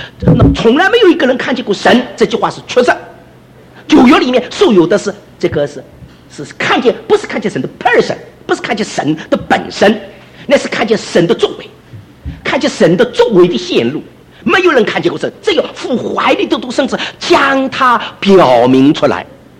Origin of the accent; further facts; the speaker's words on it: Shanghai, China; 因为我是上海，我上海人讲桂语啊，天不怕地不怕，只怕上海人讲官话